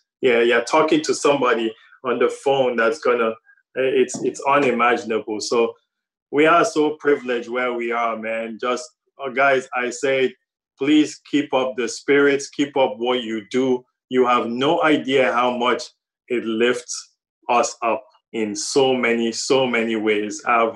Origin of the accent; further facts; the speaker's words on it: Northern Nigeria, Nigeria; I grew up in Northern Nigeria. I didn't grow up in America. I didn't grow up in Canada. I grew up in Northern Nigeria.